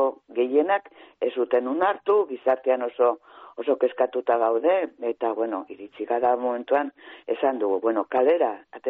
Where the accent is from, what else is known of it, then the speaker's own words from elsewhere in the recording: San Sebastián, Basque Country, Spain; ni Donostiakoa naiz, eh? Uh-huh. Hemen Donostian bizi naiz.